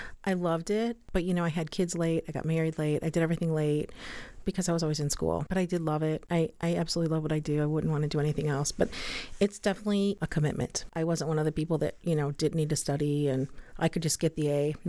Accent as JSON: {"language": "English", "town": "Chicago Heights", "region": "Illinois", "country": "United States", "tie": "born or raised there", "said": "I grew up outside of Chicago in a suburb called Chicago Heights."}